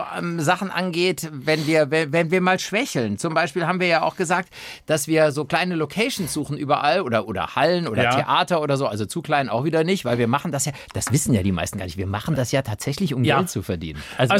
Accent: North Rhine-Westphalia, Germany; ich bin ja selber aus Nordrhein-Westfalen.

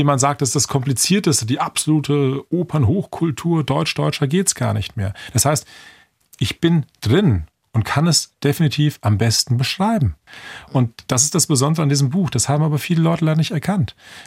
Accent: Turkey; Aber sobald ich etwas darüber sage, sage ich es als Türke.

